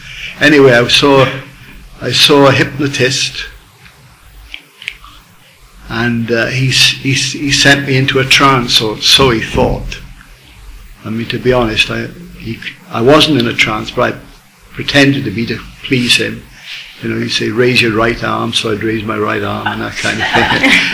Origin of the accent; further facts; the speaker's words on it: Swansea, Wales, United Kingdom; I was born and raised in Swansea in South Wales.